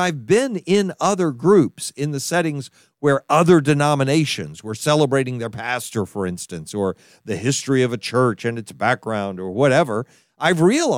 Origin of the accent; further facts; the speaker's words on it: Texas, United States; and I know this one because I'm from Texas, state pride, and the jokes we tell about that.